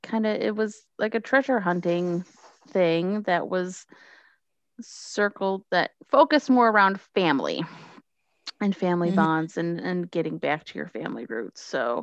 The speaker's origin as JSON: {"language": "English", "country": "United States", "said": "Stop being so British. Give me more TV. We are Americans. We need 20 episodes a season."}